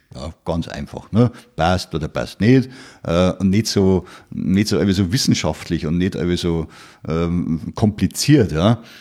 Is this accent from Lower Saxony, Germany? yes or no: no; Munich, Bavaria, Germany; Ich bin ja in München geboren, in Neuhausen, und habe ein paar Stadtteile durchgemacht, bis ich dann in Trudering gelandet bin.